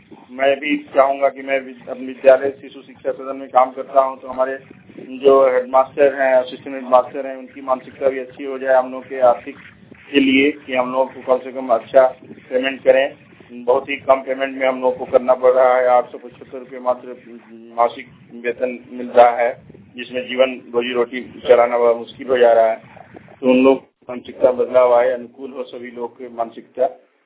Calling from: Jharkhand, India; खुदगड्डा स्वांग बोकारो झारखंड से बोल रहा हूँ।

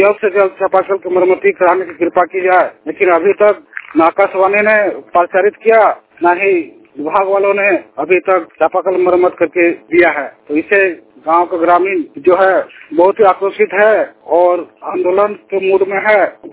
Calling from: Jharkhand, India; झारखंड से बोल रहा हूँ।

